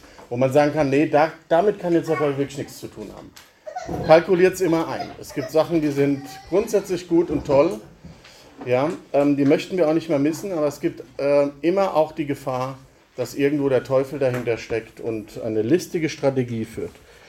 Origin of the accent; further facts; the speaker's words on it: Germany; Als Deutsche ist das halt die Generallüge.